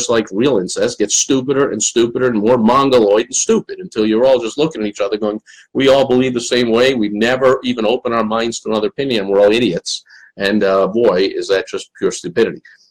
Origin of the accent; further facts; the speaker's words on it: New York, United States; I grew up in the Northeast in New York as a surrounded by nothing but left-wing liberal-itis.